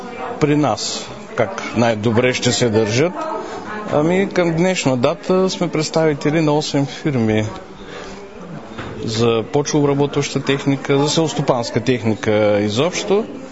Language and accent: Bulgarian; Dobruja, Bulgaria; За радост сме от Добруджа. Това е житницата на България